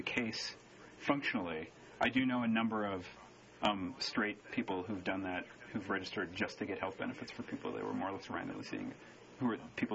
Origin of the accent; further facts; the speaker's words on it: Wisconsin, United States; I was talking to someone who's involved in state government of my home state of Wisconsin